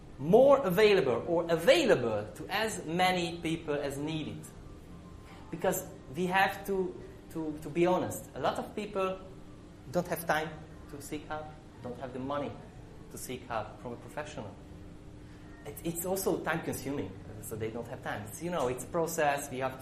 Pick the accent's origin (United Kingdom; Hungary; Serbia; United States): Hungary; from Hungary.